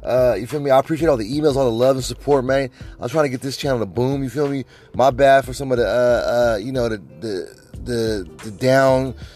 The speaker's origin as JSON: {"language": "English", "town": "Sacramento", "region": "California", "country": "United States", "said": "Like I said, I'm from Sacramento, NorCal, 916, you feel me?"}